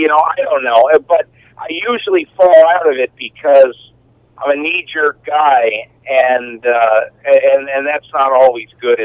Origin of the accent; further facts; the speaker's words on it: Connecticut, United States; And when I grew up in Connecticut, and my father was a huge baseball fan above all else.